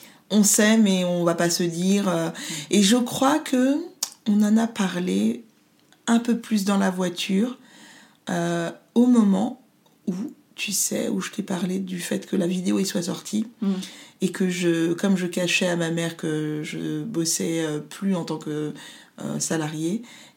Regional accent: Haiti; et moi je suis haïtienne

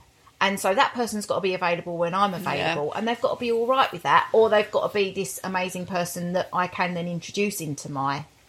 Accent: Basildon, East of England, United Kingdom; I'm from Basildon, Harry.

